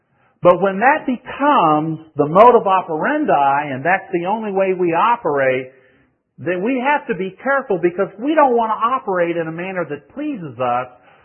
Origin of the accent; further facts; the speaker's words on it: the South, United States; No offense to anybody's name Elmer here, but I'm from the South, and I'll go this route.